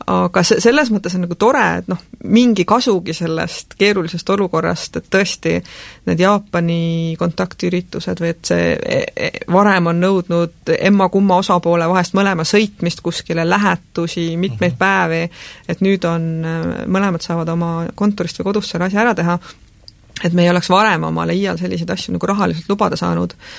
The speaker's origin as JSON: {"language": "Estonian", "region": "Saare County", "country": "Estonia", "said": "ma olen Saaremaalt"}